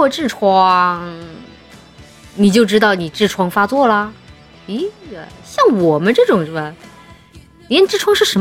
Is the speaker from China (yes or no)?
yes; China; 我们中国人做经商还是有套路的